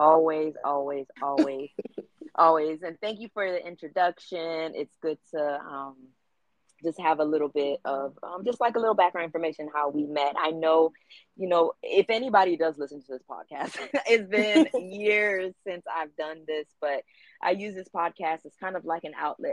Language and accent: English; Miami, Florida, United States; now in Los Angeles, United States; I still live in Los Angeles. I'm born and raised in Miami, you guys